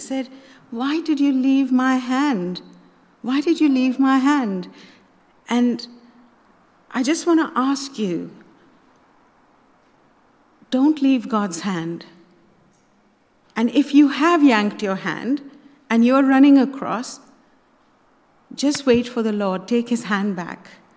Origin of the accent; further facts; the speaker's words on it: Delhi, India; I grew up in Delhi, and if anyone has been or knows anything, we know that the traffic is crazy in India.